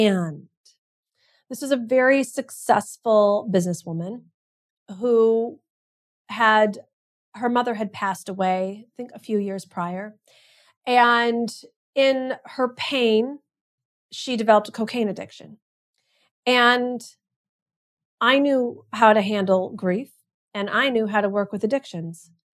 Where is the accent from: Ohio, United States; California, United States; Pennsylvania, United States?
California, United States; Los Angeles; And so they were like, hey, where are you from? And I said, LA.